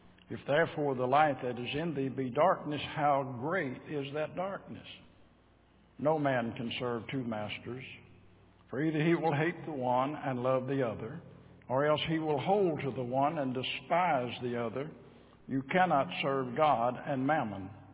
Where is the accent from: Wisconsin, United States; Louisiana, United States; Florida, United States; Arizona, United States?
Louisiana, United States; also born or lived in Arkansas; I was born in Arkansas, raised in Louisiana. You can't get any further south than that, you know.